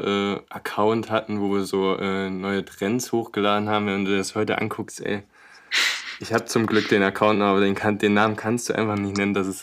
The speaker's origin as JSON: {"language": "German", "region": "Thuringia", "country": "Germany", "lives_now": "Saarbrücken, Germany", "said": "Ich komme ursprünglich auch aus Thüringen. … Mittlerweile wohne ich aber in Saarbrücken"}